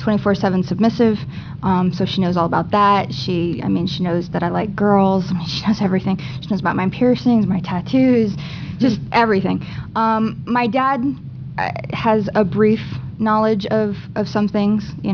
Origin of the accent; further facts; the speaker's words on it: Kansas, United States; moved away; I'm from Kansas, and I don't live there anymore, and my dad just, he misses me a lot.